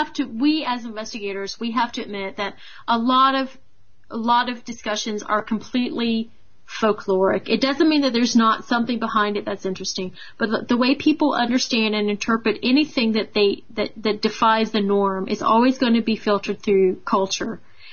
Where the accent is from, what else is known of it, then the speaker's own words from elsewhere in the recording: Florida, United States; Well, I'm from North Florida, so we do have a couple of swamp monsters and weird people with mullet hairdos